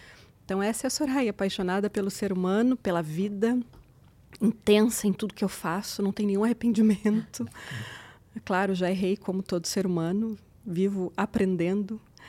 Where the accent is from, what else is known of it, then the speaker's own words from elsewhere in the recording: Florianópolis, Santa Catarina, Brazil; E como uma boa manezinha dele, eu sou natural de Floripa